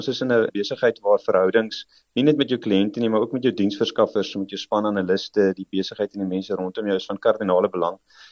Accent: Bellville, Western Cape, South Africa; ek het in Bellville in die Kaap groot geword. Ek was in Bellpark Laerskool en toe in die Hoërskool Stellenberg.

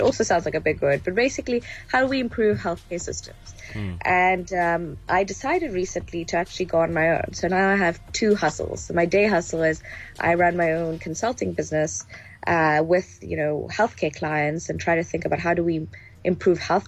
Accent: Johannesburg, Gauteng, South Africa; also born or lived in Egypt / Nigeria; I grew up in Joburg in the late 90s.

